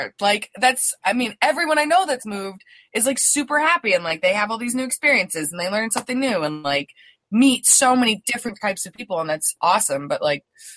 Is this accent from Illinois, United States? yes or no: yes; Chicago, Illinois, United States; Like, I've been here forever. I feel like it's ingrained in my personality. Like, I am a Chicagoan.